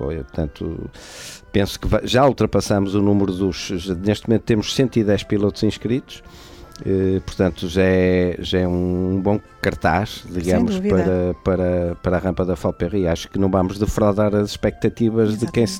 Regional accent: Norte, Portugal; e ainda por cima somos nortenhos, somos minhotos.

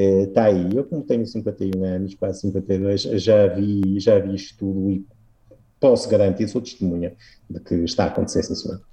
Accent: Norte, Portugal; Lembra-me imenso o Minho, onde eu cresci. É muito mais parecido com Portugal do que Inglaterra.

